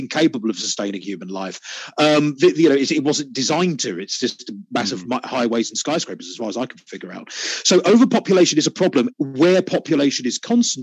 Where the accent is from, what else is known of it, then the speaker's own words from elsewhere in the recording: United Kingdom; you're obviously an American, I'm British.